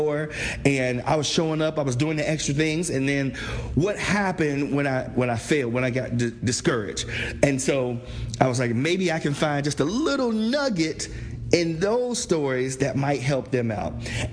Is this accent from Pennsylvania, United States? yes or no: no; Cincinnati, Ohio, United States; So we, you know, born and raised in Cincinnati, Ohio.